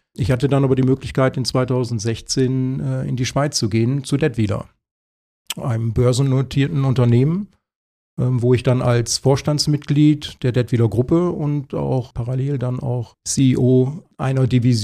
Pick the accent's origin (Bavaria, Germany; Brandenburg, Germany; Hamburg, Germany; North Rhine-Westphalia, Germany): North Rhine-Westphalia, Germany; Ja, ich bin im Münsterland groß geworden, sind so ungefähr 400 Kilometer nördlich von hier.